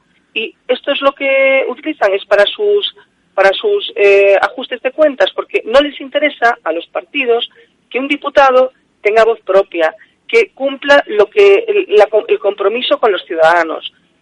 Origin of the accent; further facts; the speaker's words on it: Balearic Islands, Spain; como menorquina tengo que defender los intereses de Menorca